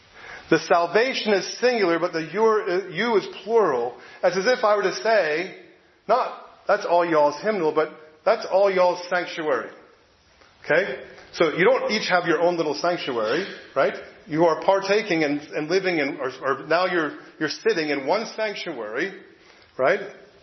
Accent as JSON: {"language": "English", "region": "New Jersey", "country": "United States", "tie": "born or raised there", "said": "I knew some people when I was growing up in New Jersey from Philly"}